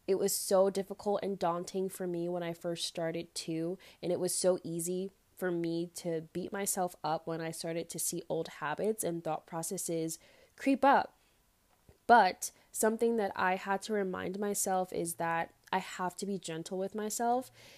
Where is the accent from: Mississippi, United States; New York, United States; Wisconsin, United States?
New York, United States; Long Island; I'm the host of Butterfly Effect and I am from Long Island, New York.